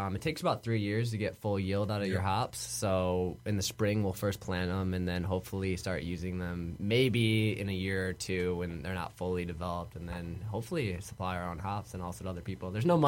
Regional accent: Ann Arbor, Michigan, United States; but I grew up in Ann Arbor and grew up on some property

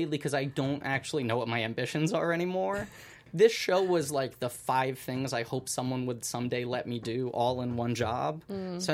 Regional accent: New York, United States; I grew up in New York. Cars scare me. I've never driven a car in my life.

